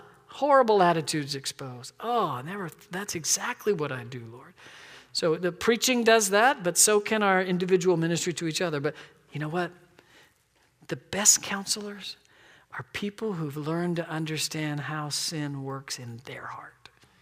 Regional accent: Florida, United States; Because I'm from Florida and I can.

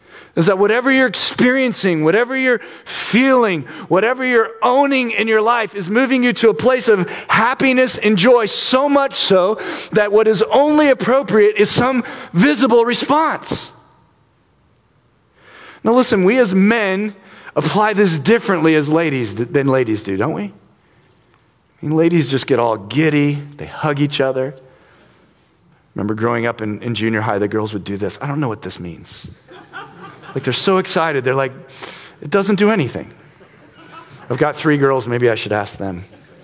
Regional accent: Missouri, United States; Growing up in Missouri, I was always told that Arkansas is like where you don't want to live.

